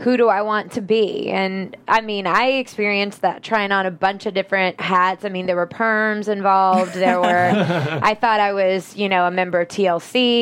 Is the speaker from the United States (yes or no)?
yes; the South, United States; I still don't like bullies, and I'm from the South.